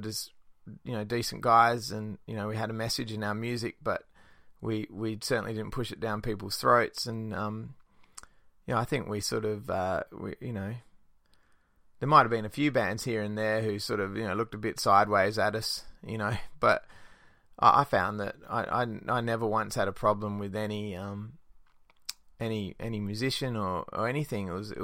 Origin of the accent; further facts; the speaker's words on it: Western Australia, Australia; the progress in my home state of Western Australia hasn't been too bad.